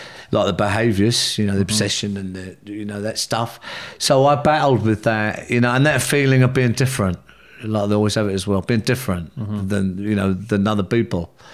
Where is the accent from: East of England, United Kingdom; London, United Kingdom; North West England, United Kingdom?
London, United Kingdom; because I come from the South London